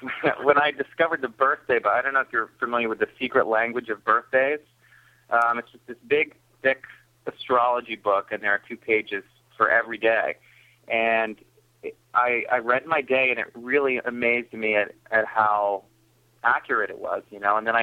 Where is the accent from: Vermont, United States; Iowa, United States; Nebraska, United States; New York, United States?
Vermont, United States; Burlington; Well, I'm from Burlington, Vermont, way up north.